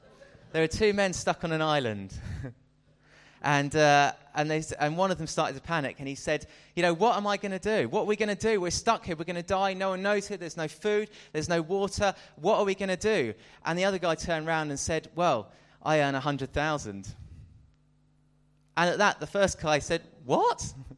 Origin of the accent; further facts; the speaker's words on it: United Kingdom; And as British people, we actually have a very sophisticated level of humour.